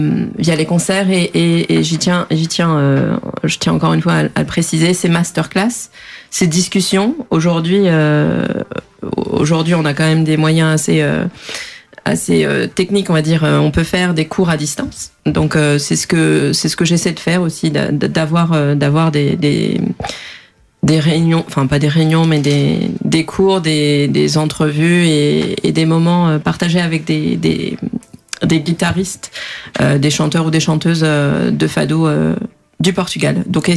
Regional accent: France; born there; Alors moi, je suis née en France. Mes parents sont nés là-bas. Maman est du côté de Coimbra, enfin on va dire Figueira dos Vinhos. Et papa Beira Baixa

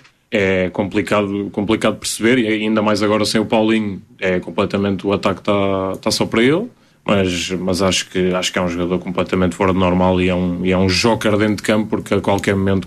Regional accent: Setúbal, Portugal; Por acaso também sou da Margem Sul

